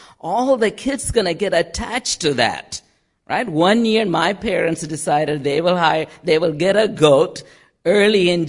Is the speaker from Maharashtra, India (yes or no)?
no; Tamil Nadu, India; first language Tamil; And my mother tongue, which is Tamil, and I'm from Tamil Nadu, India, we have a calendar.